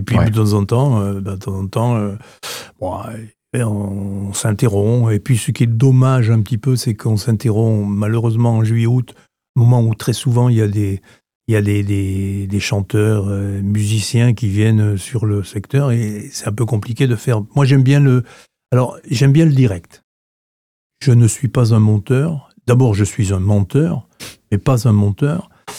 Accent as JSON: {"language": "French", "region": "Brittany", "country": "France", "tie": "born there", "also_born_or_lived": "Isère", "said": "J'ai quitté les Alpes pour venir à la mer. Il faut dire que je suis né en Bretagne en 1966. Ça, c'est une autre histoire. Et donc, je suis venu habiter en Bretagne, presqu'île de Crozon."}